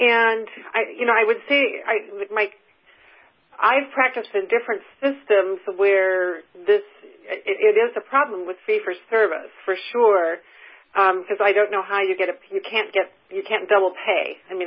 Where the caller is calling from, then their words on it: Seattle, Washington, United States; I'm calling from Seattle